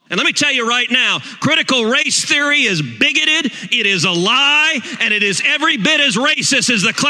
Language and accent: English; United States; As a Christian and as an American, I love my brothers and sister